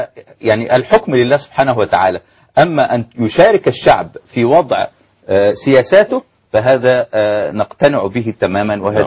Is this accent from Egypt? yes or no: yes; Egypt; أنا كوني مصري